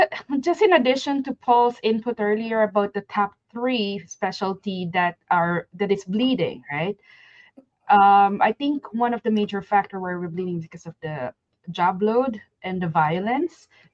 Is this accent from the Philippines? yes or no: yes; Philippines; English is a second language; moved away as an adult; now in United States; we're Filipino, we're immigrant nurses. We come here, we do our best, and we try